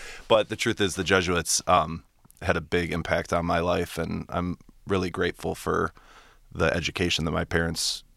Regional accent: Birmingham, Michigan, United States; So I grew up in the Birmingham-Bloomfield area, and I went to the same school that my mom and my dad attended, which was Holy Name, and my sister went there as well.

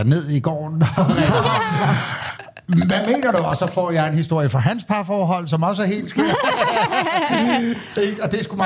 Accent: Hvidovre, Capital Region of Denmark, Denmark; jeg har en ven helt tilbage, fra jeg voksede op i Hvidovre

